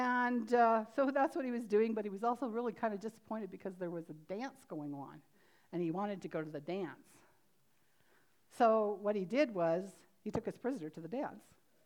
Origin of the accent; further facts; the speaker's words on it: Canada; because I'm a Canadian, born and bred.